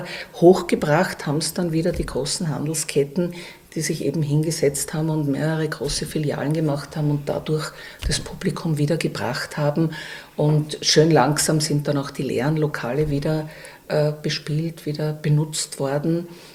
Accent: Vienna, Austria; Ja, ich bin eine Urwienerin, weil meine Eltern kommen aus der ehemaligen Tschechoslowakei. Die mussten im Jahr 1948, weil sie Deutsche waren, das Land verlassen

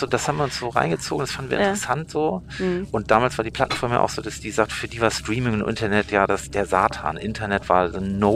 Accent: Hamburg, Germany; irgendwie kommen wir aus Hamburg und sind irgendwelche Typen, die damit gar nichts zu tun haben

